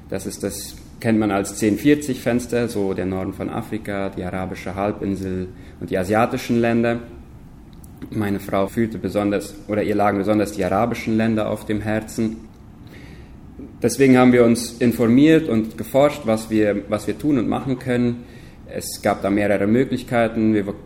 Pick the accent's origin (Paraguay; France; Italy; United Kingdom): Paraguay; Boquerón; meine Frau heißt Ginny. Wir kommen beide hier aus dem Chaco. Ich bin in Menno aufgewachsen, meine Frau in Neuland.